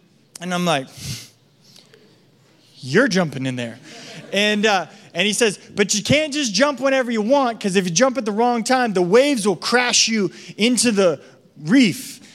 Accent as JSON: {"language": "English", "region": "Washington", "country": "United States", "tie": "born or raised there", "said": "and I grew up in Washington. Like, we don't do ocean stuff in Washington."}